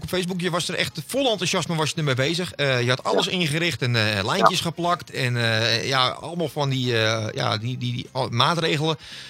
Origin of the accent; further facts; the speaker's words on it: Hippolytushoef, North Holland, Netherlands; En het is Hollands Kroon. Ik kom uit de Hippolytushoef.